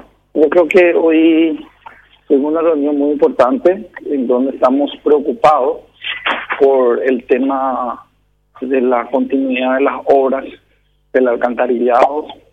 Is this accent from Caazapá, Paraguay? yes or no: yes; Caazapá, Paraguay; yo soy justamente de Casapá y resulta ser que mi departamento, de donde yo provengo, es uno de los departamentos más pobres, ¿verdad? Tengo mucha gente por ahí.